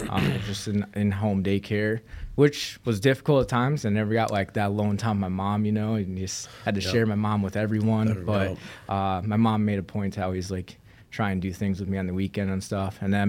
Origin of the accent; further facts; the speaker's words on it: Minnesota, United States; also born or lived in Houston, Texas; So I was living in Houston, Texas. So I grew up in Minnesota, and I got into some trouble when I was like 17, 18 years old.